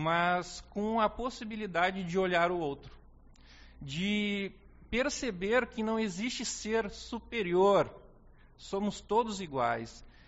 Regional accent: Uruguaiana, Rio Grande do Sul, Brazil; Eu sou um guri de Uruguaiana, né? Nasci em Uruguaiana, na antiga Santa Casa Velha, na antiga Santa Casa, né? Hoje Santa Casa Velha, do bairro Cabo Luiz Quevedo

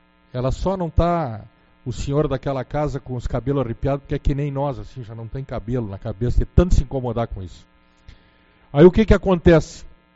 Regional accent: Uruguaiana, Rio Grande do Sul, Brazil; ganhando 2% dos miseráveis que somos nós de Uruguaiana

